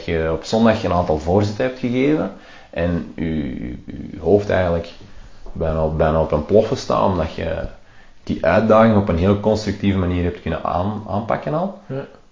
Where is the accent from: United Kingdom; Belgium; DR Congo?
Belgium; Antwerp, Flanders; Ja, wij zijn zelf van Antwerpen.